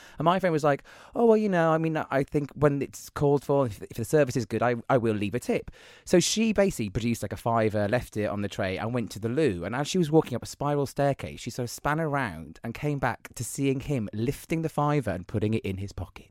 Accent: United Kingdom; there's something in our DNA as British people. We're just not programmed to take compliments very well.

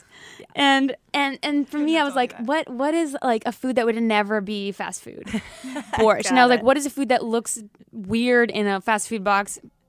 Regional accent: Philippines; Yeah, like I grew up in the Philippines.

